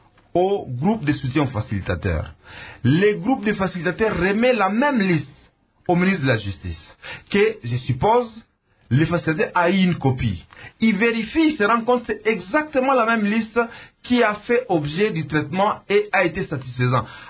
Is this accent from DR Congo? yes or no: yes; North Kivu, DR Congo; Nous sommes élus de la nation, et surtout quand on est du Nord Kivu, nous devons avoir la compassion vis-à-vis de tous les citoyens du Nord Kivu.